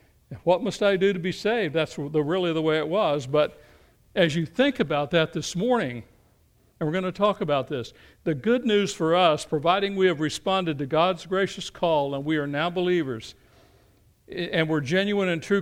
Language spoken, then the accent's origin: English; Kentucky, United States; I mean, you know, I grew up in Appalachia, southeastern Kentucky, and, you know, we had a strange view of theology in a lot of ways.